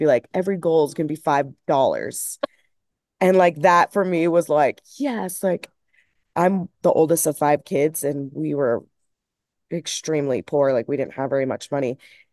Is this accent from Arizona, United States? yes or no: yes; Arizona, United States; I grew up in Arizona, so I didn't get to do those as much.